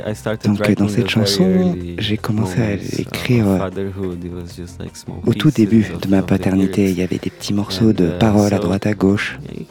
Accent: Brazil; et aussi parce que je suis brésilien. J'ai étudié la guitare brésilienne, c'est ma tradition.

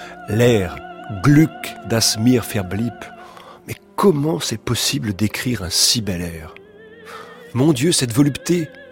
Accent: Le Kremlin-Bicêtre, Île-de-France, France; born there; J'ai 27 ans, je suis assistante de production dans l'audiovisuel, je suis née au Kremlin-Bicêtre

